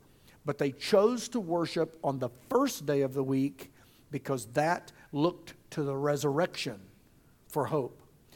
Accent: Arkansas, United States; we grew up in Arkansas, and a little north of us, creeks were clear.

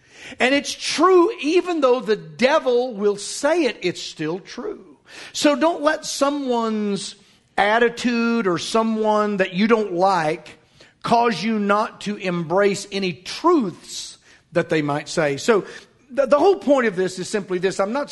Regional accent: United States; now in Oklahoma, United States; For instance, I'm an American. I live in Oklahoma.

